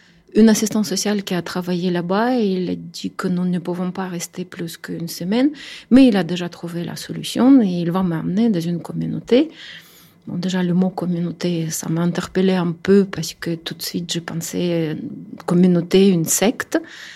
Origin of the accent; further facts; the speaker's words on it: Ukraine; French is a second language; moved away as an adult; now in France; J'ai quitté l'Ukraine avec mon fils et je suis arrivée en France en 2000.